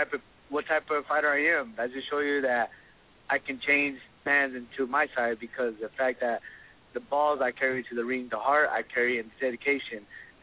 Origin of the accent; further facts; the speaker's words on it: Garden City, Kansas, United States; Not only because I'm from Garden City, Kansas right now, from the 620 to the 805, we love you guys.